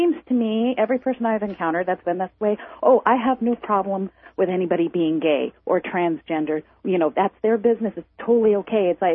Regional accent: San Francisco, California, United States; I was born in San Francisco, and I have lived

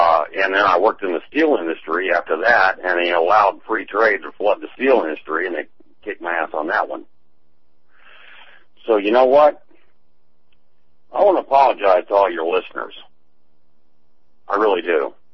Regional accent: United States; I'm an American veteran, 51 years old, who went to construction because I figured they couldn't send the buildings out of the country

